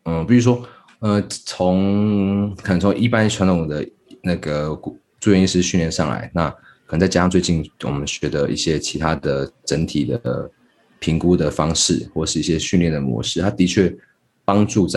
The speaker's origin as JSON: {"language": "Chinese", "region": "Taipei", "country": "Taiwan", "also_born_or_lived": "Tainan", "lives_now": "Taichung, Taiwan", "said": "我其实本身是台北人，然后我在台南念书，然后后来就在台中就业"}